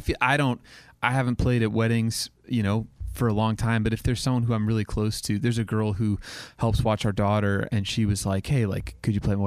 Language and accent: English; Oklahoma, United States; So I grew up in Oklahoma, and so I feel like that era of country music was just, I don't know, like I grew up listening to it.